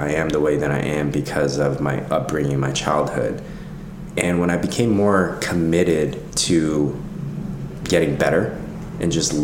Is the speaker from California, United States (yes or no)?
yes; Los Angeles, California, United States; Well, I grew up here in Los Angeles, born and raised, and I actually got into yoga from my dad.